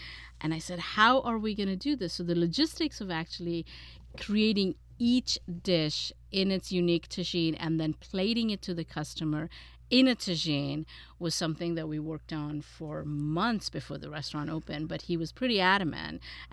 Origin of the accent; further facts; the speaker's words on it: India; born there; No. So I was born in India.